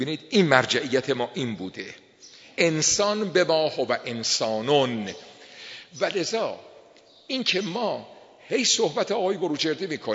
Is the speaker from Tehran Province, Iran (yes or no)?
yes; Tehran, Tehran Province, Iran; also born or lived in Qom; ما متولد قمیم، پدر ما مهاجرت کردن به تهران رفتن، ما هم خدمت ایشون بودیم دیگه، طبعا 10 سالمون بود. ما تیکه ای از مختصر دبستان و دبیرستان رو تهران رفتیم و یه برهه دانشگاه آمدیم به قم. سال 47 من آمدم قم،